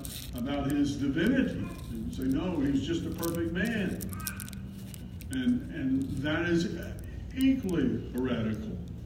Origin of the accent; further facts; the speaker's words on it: Alabama, United States; I'm a redneck from Alabama that can't speak English very well, much less Greek.